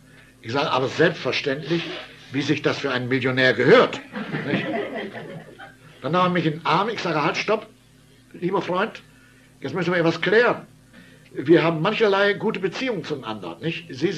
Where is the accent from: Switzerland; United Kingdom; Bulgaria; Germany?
Germany; Ich sage, ja, ja, ich bin Deutscher.